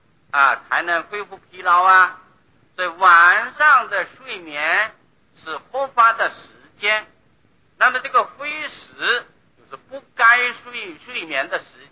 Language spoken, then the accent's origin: Chinese; Taiwan; 我们台湾人说叫做金瓜街